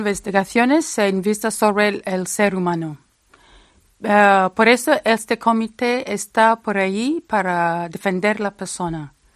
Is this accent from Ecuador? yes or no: no; Kenya; Primero, soy mujer. Soy africana y luego trabajo en mi país, en Kenia.